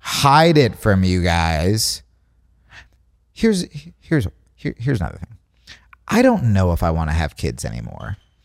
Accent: Hawaii, United States; They would have Kanaka blood. I'm Hawaiian.

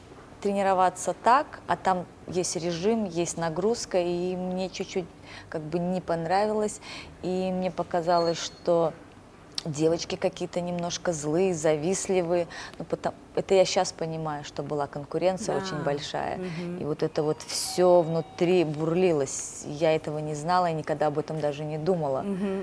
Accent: Uzbekistan; Я выросла в Узбекистане как гимнастка.

